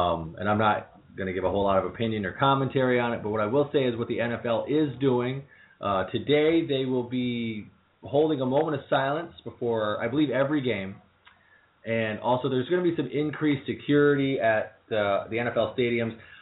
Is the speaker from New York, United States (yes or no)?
yes; Syracuse, New York, United States; I'm originally from the New York area, Syracuse, New York, Central New York. There's a huge Buffalo Bills contingent there.